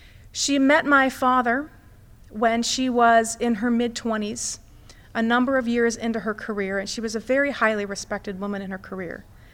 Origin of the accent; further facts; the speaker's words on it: Indiana, United States; now in Columbus, United States; I grew up in Indiana, but she was, funny enough, she was a Buckeye fan. When I moved to Columbus, she was very, very happy.